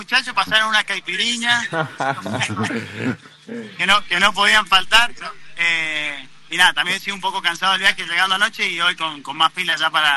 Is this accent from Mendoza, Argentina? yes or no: yes; Mendoza, Argentina; Acá en el colectivo somos todos mendocinos.